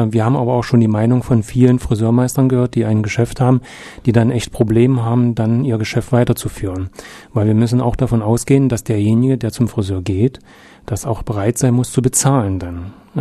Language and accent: German; Quedlinburg, Saxony-Anhalt, Germany; Also ich bin geboren in Quedlinburg, 1964, bin dort auch aufgewachsen, zur Schule gegangen, Gymnasium besucht, also früher hieß es ja noch EOS.